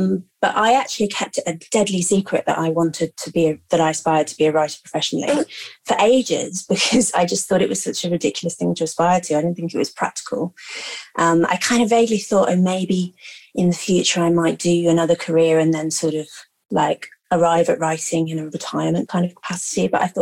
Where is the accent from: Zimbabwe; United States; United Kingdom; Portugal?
United Kingdom; London; I grew up in London, middle-class family. My mum is an academic, my dad's a lawyer.